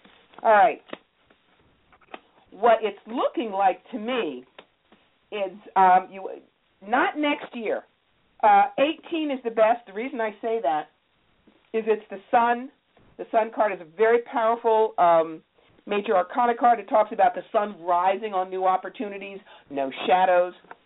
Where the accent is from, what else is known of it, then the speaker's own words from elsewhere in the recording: Cherry Hill, New Jersey, United States; I grew up in Cherry Hill.